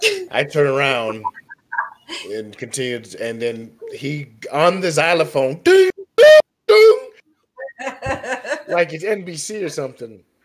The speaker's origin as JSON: {"language": "English", "region": "East Coast", "country": "United States", "tie": "born or raised there", "said": "That was just like we grew up on the East Coast knowing Trump's full of shit."}